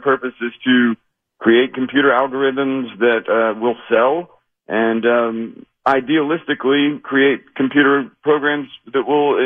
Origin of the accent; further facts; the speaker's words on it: Knoxville, Tennessee, United States; comes from my hometown of Knoxville, Tennessee